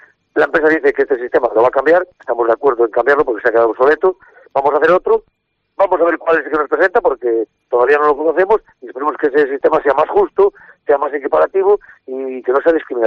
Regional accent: Castile and León, Spain; la mayoría somos de aquí del Bierzo, todos.

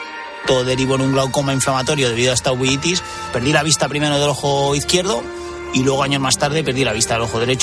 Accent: Buitrago de Lozoya, Community of Madrid, Spain; Con 7, 8 añitos, pues era un chaval más de Buitrago de Lozoya, que es mi pueblo. Jugaba con el resto de amiguetes, al fútbol, todo en un ambiente muy normal.

